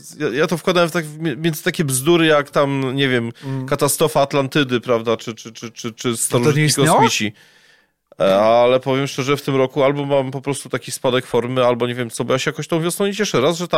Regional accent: Gliwice, Silesian Voivodeship, Poland; born there; Jestem gliwiczaninem z urodzenia, jestem zakochany w gliwickiej palmiarni

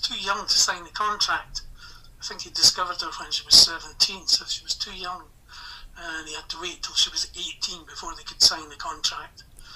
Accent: Scotland, United Kingdom; You know, I'm a Scotsman. And she was just a typical English rose to me.

